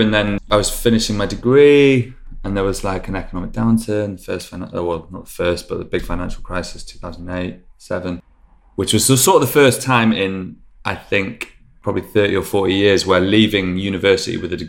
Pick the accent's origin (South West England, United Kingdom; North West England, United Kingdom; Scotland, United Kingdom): North West England, United Kingdom; Manchester; I grew up in South Manchester, so that wasn't really an option.